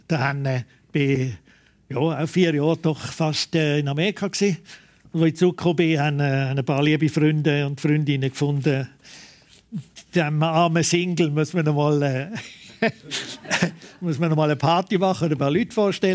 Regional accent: Basel, Basel-Stadt, Switzerland; wenn man in Basel aufgewachsen ist. Oder? Wir sind relativ nahe an der Grenze aufgewachsen. Wir sind als Kind mit dem Velo ins Elsass und nach Frankreich.

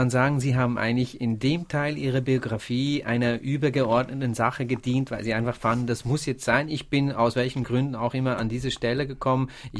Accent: Switzerland; für mich als Schweizer

